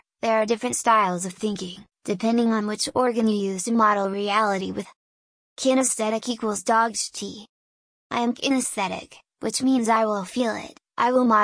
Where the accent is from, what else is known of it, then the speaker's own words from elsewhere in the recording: Hungary; first language Hungarian; English is a second language; Hungarian is my mother tongue.